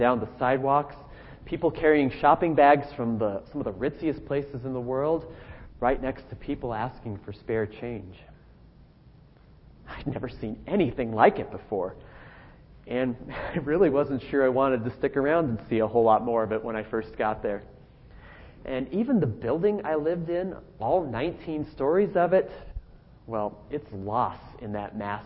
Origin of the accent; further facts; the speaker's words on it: Montana, United States; also born or lived in Phoenix; Now, I think a lot of you know that I come from a small town in Montana. And I was born in Phoenix, but I've lived much of my life in a town of about 7,000 people.